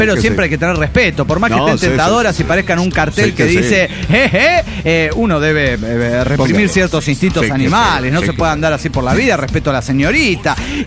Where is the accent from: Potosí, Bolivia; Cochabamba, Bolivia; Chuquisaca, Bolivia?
Cochabamba, Bolivia; de Cochabamba, Bolivia.